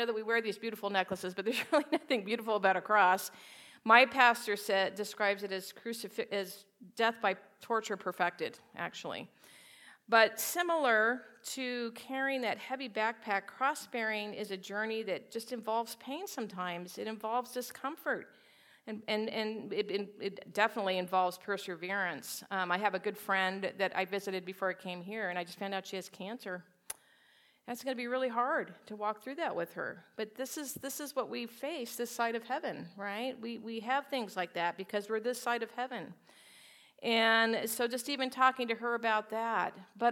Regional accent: New Mexico, United States; growing up in New Mexico, we have the Rocky Mountains, did a lot of hiking

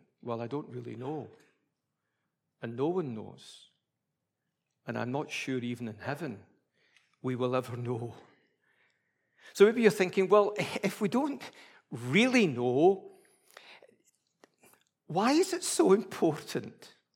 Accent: Scotland, United Kingdom; I almost wanted to shout out, but being a Scottish Presbyterian, I wouldn't.

